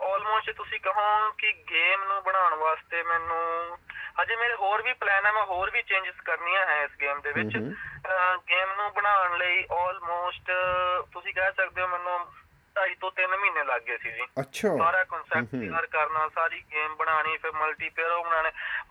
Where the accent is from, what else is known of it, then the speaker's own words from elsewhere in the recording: Mehdwani, Punjab, India; ਮੈਂ ਹੁਸ਼ਿਆਰਪੁਰ ਤੋਂ ਆਇਆ, ਮੇਰਾ ਇੱਕ ਛੋਟਾ ਜਿਹਾ ਪਿੰਡ ਹੈ ਹੁਸ਼ਿਆਰਪੁਰ ਵਿੱਚ, ਮਹਿਦਵਾਣੀ ਪਿੰਡ, ਤਹਿਸੀਲ ਗੜਸ਼ੰਕਰ 'ਚ, ਤਾਂ ਮੈਂ ਲਾਈਕ ਇੱਕ ਛੋਟੇ ਪਿੰਡ ਤੋਂ ਉੱਠਿਆ ਵਾਂ